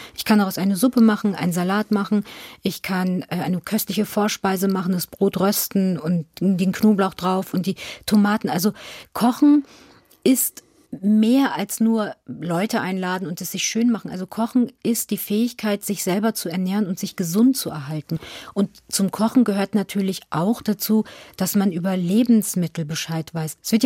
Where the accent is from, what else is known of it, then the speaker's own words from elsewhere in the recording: Lower Saxony, Germany; Ich bin in Niedersachsen zur Schule gegangen.